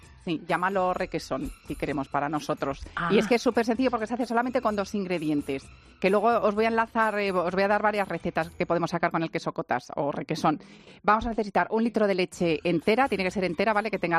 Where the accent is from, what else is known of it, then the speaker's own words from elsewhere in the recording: Cuenca, Castilla-La Mancha, Spain; o incluso para mojar un buen mojete de Cuenca, como he estado yo este fin de semana en mi tierra.